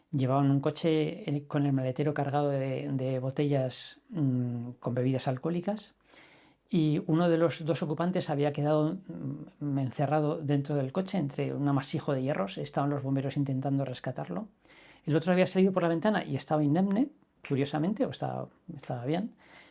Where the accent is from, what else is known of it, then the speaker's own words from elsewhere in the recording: Spain; ni checo, ni apenas inglés, soy español.